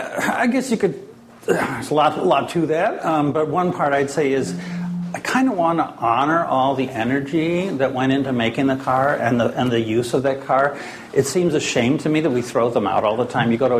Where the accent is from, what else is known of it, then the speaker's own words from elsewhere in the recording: Maine, United States; I come from Maine originally